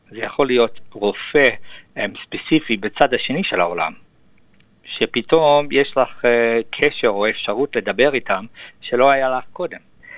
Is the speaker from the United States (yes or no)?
no; Sydney, New South Wales, Australia; Hebrew is a second language; also born or lived in Israel; אני בחור שנולד וגדל בסידני, אוסטרליה, ועשיתי עלייה אחרי בית ספר ואוניברסיטה. עשיתי כל השנים של בית ספר שלי במריה קולג' ואחר כך ב-UTS University בסידני. אחר כך עשיתי עלייה לישראל